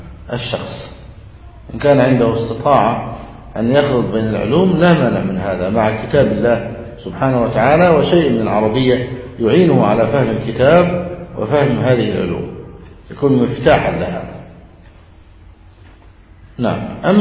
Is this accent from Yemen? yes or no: no; Egypt; كما عندنا في مصر مثلا